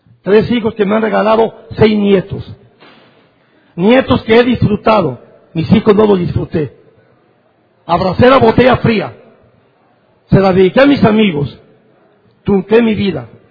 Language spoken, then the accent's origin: Spanish; Sahuayo, Michoacán, Mexico; Vengo de Zahuayo, Michoacán, México.